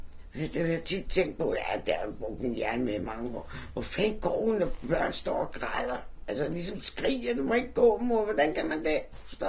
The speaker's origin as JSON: {"language": "Danish", "town": "Copenhagen", "region": "Capital Region of Denmark", "country": "Denmark", "tie": "born or raised there", "said": "det gjorde jeg faktisk på Vesterbro i Sankermarksgade. Så flyttede vi til Tingbjerg, fra Tingbjerg til Husum."}